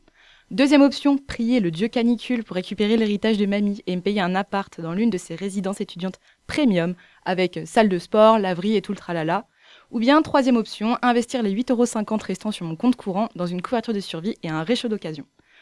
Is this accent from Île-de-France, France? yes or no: no; Brittany, France; Je viens de Bretagne, alors la mer à 25 degrés et l'accent chantant du sud me font rêver.